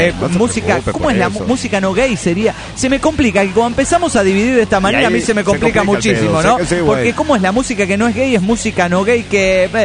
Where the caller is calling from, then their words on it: New York, United States; de New York.